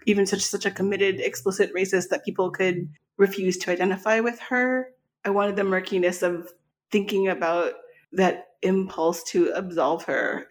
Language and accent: English; Virginia, United States; I grew up in Northern Virginia